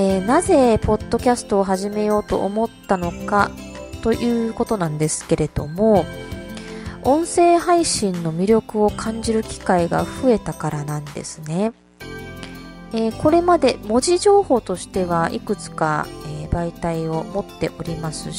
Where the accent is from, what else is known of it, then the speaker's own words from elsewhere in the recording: Uruma, Okinawa, Japan; 沖縄県うるま市の出身です。